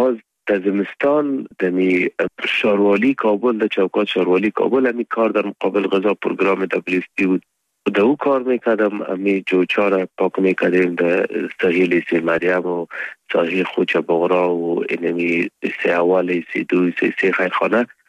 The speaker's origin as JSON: {"language": "Persian", "country": "Afghanistan", "first_language": "Pashto", "second_language": "Persian", "said": "زبان مادری ما پشتو است. به دری مکتب خوندیم، عربی را مدرسه خوندیم، انگلیسی را بخاطر سکالاشپا باید میخوندیم"}